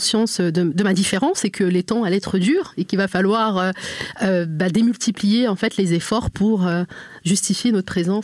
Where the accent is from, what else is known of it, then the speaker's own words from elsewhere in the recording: Normandy, France; je suis née, j'ai grandi en fait en Normandie